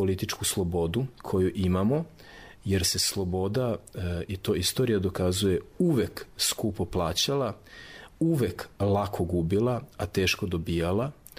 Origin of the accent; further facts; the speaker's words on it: Novi Sad, Vojvodina, Serbia; u svom sopstvenom gradu, gde sam treći doktor nauka koji radi u Novom Sadu, nakon mog oca i dede